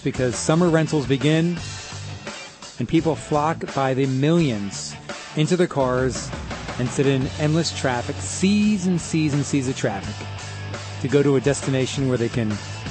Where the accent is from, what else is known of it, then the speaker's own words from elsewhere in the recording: New Jersey, United States; I'm from New Jersey Shore.